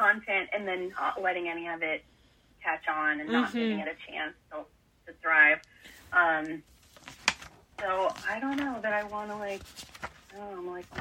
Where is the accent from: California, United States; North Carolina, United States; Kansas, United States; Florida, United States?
Kansas, United States; We're from Kansas, but kind of live everywhere now.